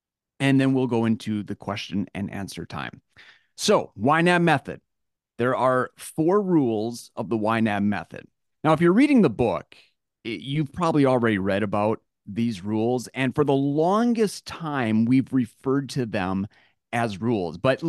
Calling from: Eau Claire, Wisconsin, United States; I'm joining you from Eau Claire, Wisconsin.

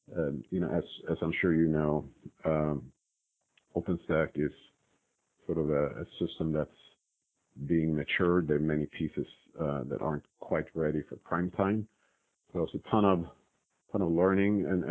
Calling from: Kirkland, Washington, United States; I'm calling from Kirkland, Washington right now. We're just outside Seattle.

